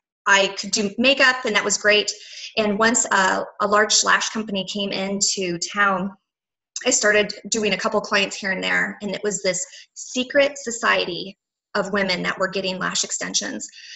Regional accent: Tucson, Arizona, United States; we were born and raised in Tucson.

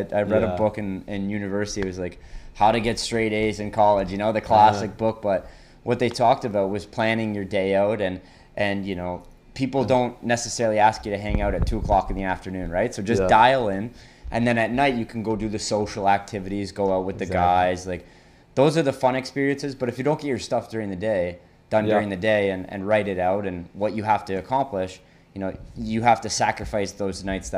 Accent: Toronto, Ontario, Canada; I grew up a Senators fan too, and I'm from Toronto, but my uncle's from Ottawa

